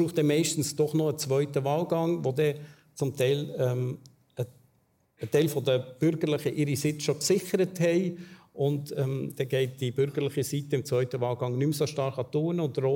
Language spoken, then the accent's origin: German; Switzerland; Bei uns in der Schweiz ist es so.